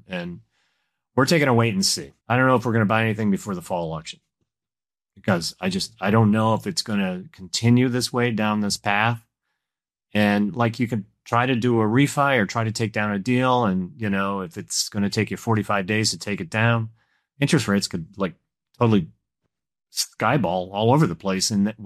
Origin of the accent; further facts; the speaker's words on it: Detroit, Michigan, United States; You know, I'm from Detroit, and so I know a thing or two about workforce, housing.